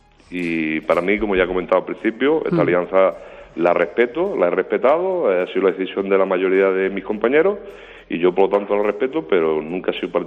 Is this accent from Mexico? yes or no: no; Sedella, Andalusia, Spain; Y bueno, a todo el que viene siempre bienvenido y invito que se pasen, que merece la pena visitar mi pueblo.